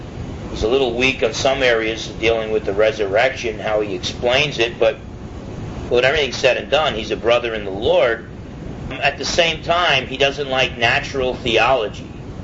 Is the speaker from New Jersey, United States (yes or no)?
yes; New Jersey, United States; accent: New Jersey; He recognized my accent as being from New Jersey.